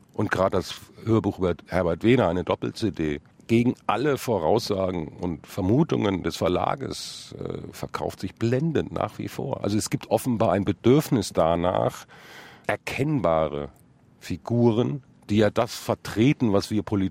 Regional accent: Bonn, North Rhine-Westphalia, Germany; ich bin prägende Jahre in Bonn groß geworden, quasi im Windschatten des alten Bundestages.

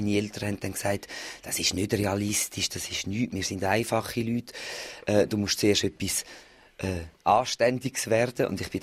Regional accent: Amden, St. Gallen, Switzerland; Ich bin auch in der Ostschweiz aufgewachsen, in einem kleinen Dörfli, das heisst Amden, und dort hat's viele Touristen gehabt.

